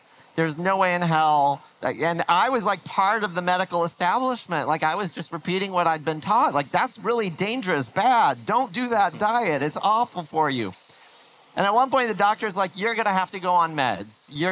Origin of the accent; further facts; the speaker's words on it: Fort Wayne, Indiana, United States; born there; I was, in fact, born in Fort Wayne, Indiana.